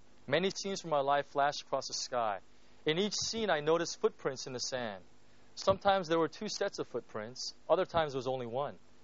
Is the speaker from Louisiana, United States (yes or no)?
no; California, United States; I'm from California, right? California is basically one big glorified desert, you know?